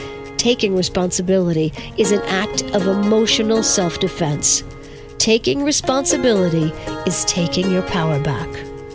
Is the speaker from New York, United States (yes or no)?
yes; Verplanck, New York, United States; the Mount Carmel Food Pantry in my hometown of Verplanck.